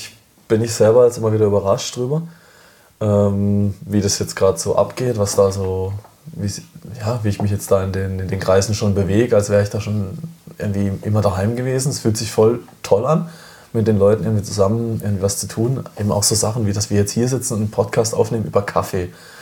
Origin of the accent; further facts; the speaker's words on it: Baden-Württemberg, Germany; bin geboren in Freiburg, aber die Leute aus Freiburg sagen immer … komm mal runter, du bist kein Freiburger, weil ich eigentlich vom Dorf komme, 15 Minuten weg von Freiburg.